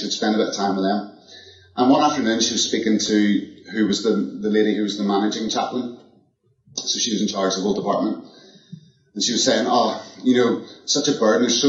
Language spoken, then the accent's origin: English; Belfast, Northern Ireland, United Kingdom; moved away as an adult; now in London, United Kingdom; I'm from Belfast in Northern Ireland, moved to London in 2010 to start working for London City Mission.